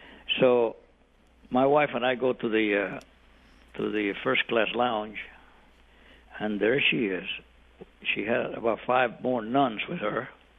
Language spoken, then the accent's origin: English; Puerto Rico; born there; You know, I'm an American. You know, I was born in Puerto Rico. I'm a Puerto Rican.